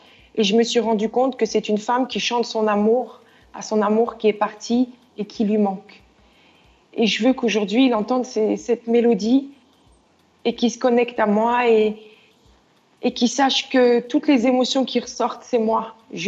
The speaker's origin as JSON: {"language": "French", "country": "Mali", "said": "Elle me rendait très mélancolique quand j'étais loin du Mali."}